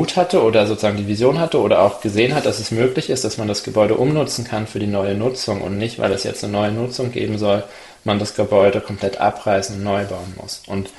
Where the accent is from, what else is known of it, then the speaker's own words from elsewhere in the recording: Werder, Brandenburg, Germany; moved away as an adult; war ein Projekt in Werder, in meiner Heimatstadt, wo ich gewohnt habe, bevor ich nach Zürich gezogen bin zum Studieren.